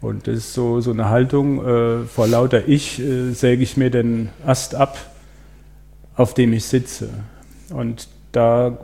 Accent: Baden-Württemberg, Germany; ich komme aus dem Breisgau

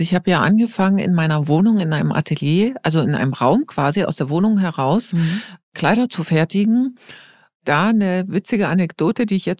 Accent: Saxony, Germany; born there; Ich bin gebürtige Oberlausitzerin

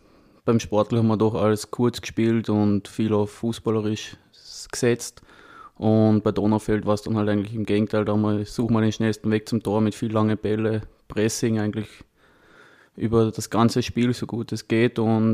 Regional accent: Klagenfurt, Carinthia, Austria; Also ich bin eigentlich direkt aus Klagenfurt, am schönen Wörthersee.

